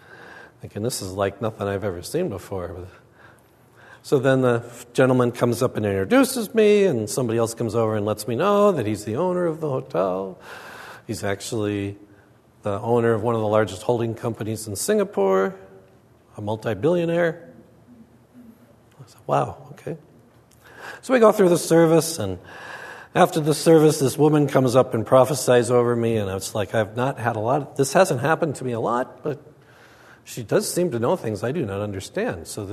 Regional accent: Minnesota, United States; I grew up in Minnesota. The translation of the Bible we had in Minnesota was, be nice, do the right thing, don't embarrass your family, and you're a Christian.

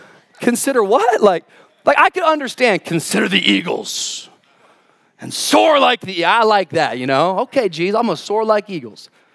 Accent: Washington, United States; I remember when I was growing up, my really only experience with crows, ravens, is growing up in Washington State.

